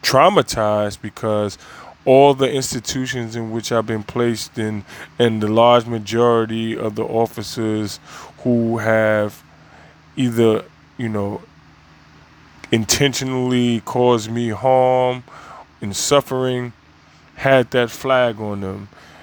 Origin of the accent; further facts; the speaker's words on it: United States; regardless of the fact, I am an American citizen.